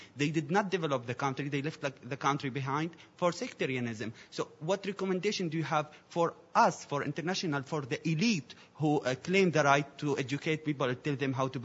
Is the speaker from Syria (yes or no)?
yes; Syria; I'm from Syria.